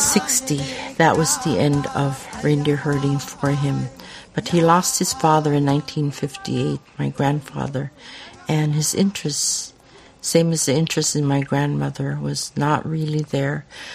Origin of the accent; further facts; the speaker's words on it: Selawik, Alaska, United States; also born or lived in Kotzebue; I'm originally from Selawik, born in Kotzebue, raised in Selawik. My father was a reindeer herder, and we lived in a reindeer